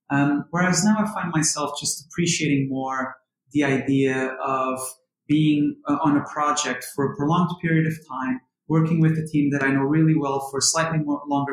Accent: Lisbon, Portugal; Lisbon. Outside of Lisbon, not the main city. I grew up in a small town, which I think you could technically say it's the countryside.

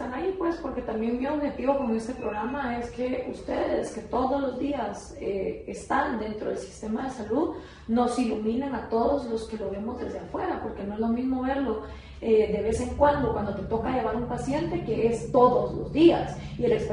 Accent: Guatemala; como guatemaltecos

